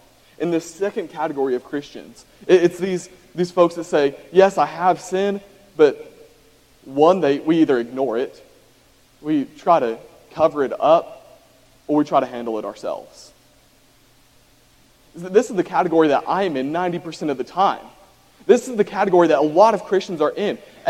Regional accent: Texas, United States; I grew up in Texas. That's my home.

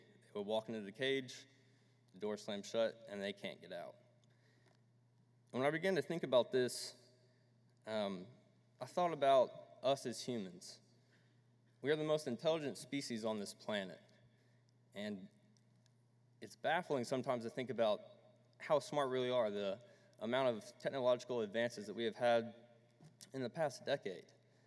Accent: Texas, United States; Now, I'm from Texas, and I come from a large metropolitan area, and so that's why our land is in Oklahoma

